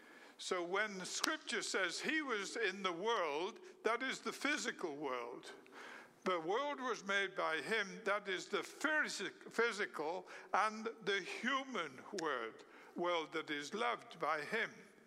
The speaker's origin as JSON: {"language": "English", "country": "United Kingdom", "lives_now": "United States", "said": "I'm British, so I was never a great fan of the Declaration of Independence. Frankly, till I came to America, I'd never heard of it."}